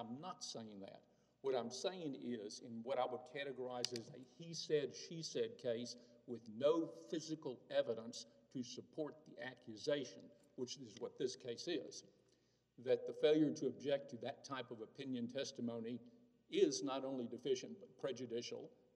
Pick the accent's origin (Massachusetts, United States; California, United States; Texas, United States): Texas, United States; Houston; May it please the court … from Houston.